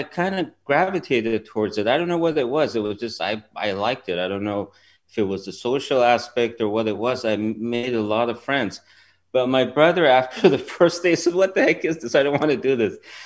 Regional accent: Iran; they started circulating that, yeah, I'm from Iran

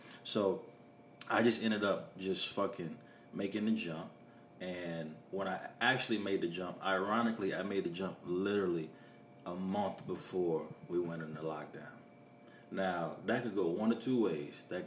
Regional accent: Columbia, South Carolina, United States; I was a kid. I'm from Gonzales Garden Projects, all right? You already grow up with some kind of defensiveness about you, right?

